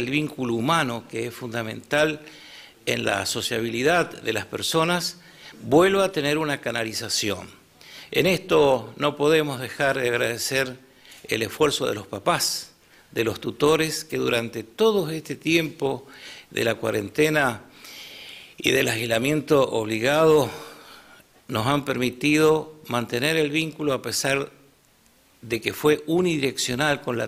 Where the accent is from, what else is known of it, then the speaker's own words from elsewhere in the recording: Argentina; como ciudadano argentino y funcionario nacional